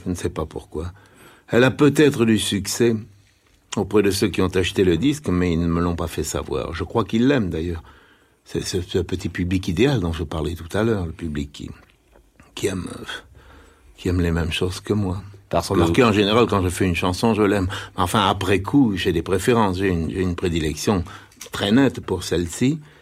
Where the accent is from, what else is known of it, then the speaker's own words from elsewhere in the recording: Sète, Occitanie, France; born there; Oui, vous savez, ma mère était italienne. Et mon père venait d'un pays qui s'appelle Castelnaudary. Alors, je suis né à Sète par accident, j'aime beaucoup Sète.